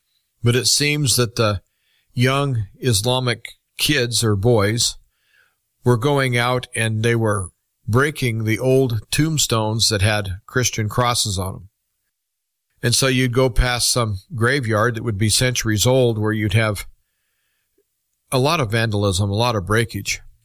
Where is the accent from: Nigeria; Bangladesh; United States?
United States; And as an American, I had to speak out.